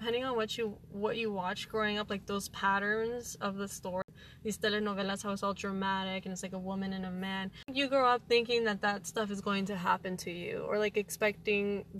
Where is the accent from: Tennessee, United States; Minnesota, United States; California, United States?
California, United States; Los Angeles; It's just pretty much the American culture, how growing up in Venice, in Los Angeles, we still weren't really exposed to the, what is it, like American culture, the Hollywood culture?